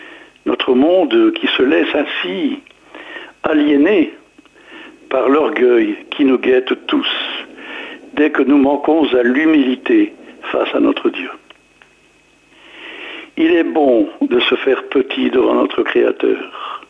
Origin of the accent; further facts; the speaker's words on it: North, France; c'est la même chose un peu chez nous dans le Nord